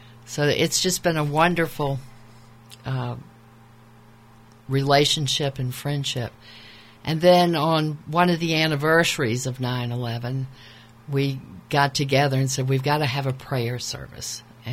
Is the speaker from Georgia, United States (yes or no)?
yes; Savannah, Georgia, United States; I grew up in Savannah, Georgia, has the second oldest synagogue in the United States.